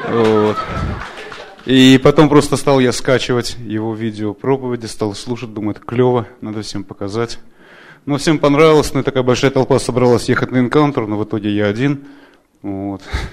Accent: Denver, Colorado, United States; я из Денвера, Колорадо.

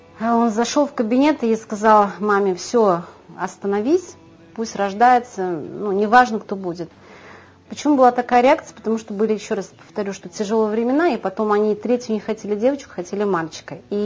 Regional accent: Ufa, Bashkortostan, Russia; я из Уфы.

